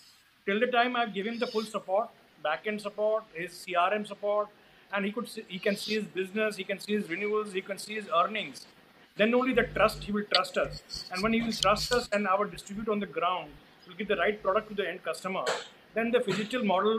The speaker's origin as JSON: {"language": "English", "region": "Bihar", "country": "India", "said": "I come from Bihar, I went back to Patna and joined my brother's"}